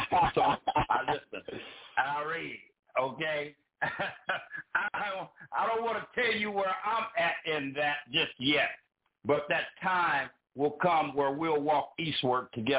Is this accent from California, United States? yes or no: yes; California, United States; now in Boston, United States; because I came from California and I moved to Boston, and so being in Boston, Caliism wasn't going to work.